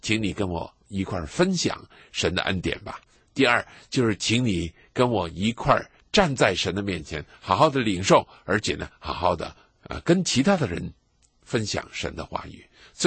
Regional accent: China; 当然我们不是以色列人，我们是中国人，我们中国人到那个时候我们也要代表我们中国人的同胞到主的面前。

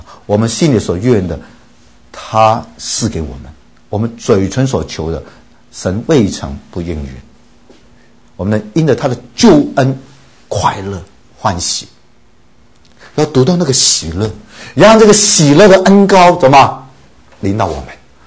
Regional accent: China; 特别我们中国人从小我们的感情都是被捆锁的、被压抑的，所谓三代同堂就更糟了。

